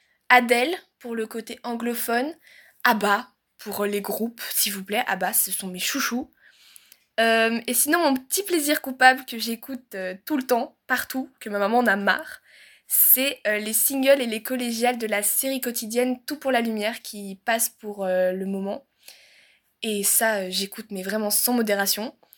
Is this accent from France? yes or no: no; Brussels, Belgium; du coup, j'ai 16 ans, je suis belge, je viens tout droit de Bruxelles. Une bruxelloise en chair et en os.